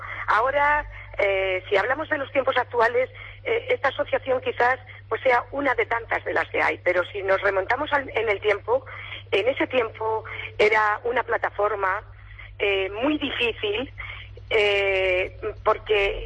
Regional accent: Argamasilla de Alba, Castilla-La Mancha, Spain; now in Alcázar de San Juan, Spain; porque yo vivo en Alcázar, pero soy cervantina porque soy de Argamasilla, de Alba.

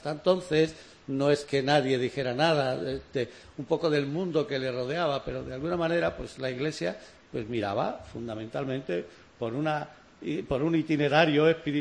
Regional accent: Olivenza, Extremadura, Spain; Y también en la tierra de la que yo soy, olivenza, que se llama justo así por los olivos. Y la Sierra de Alor, que a su falda está mi aldea, de la que yo soy

